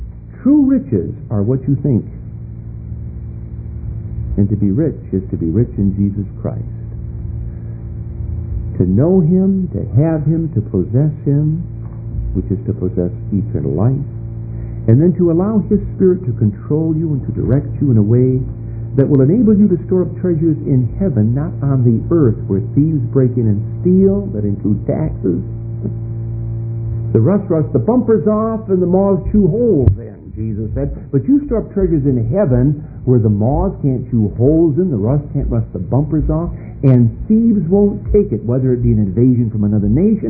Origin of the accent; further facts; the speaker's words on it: Battle Creek, Michigan, United States; I was born and raised in Battle Creek, Michigan. That's where they make Kellogg's.